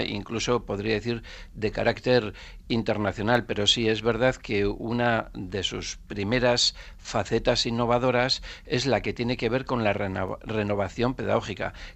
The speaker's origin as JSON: {"language": "Spanish", "region": "Navarre", "country": "Spain", "said": "Claro, yo soy navarro, entonces me dio la corazonada de que podrían tener algo que ver con nuestra tierra."}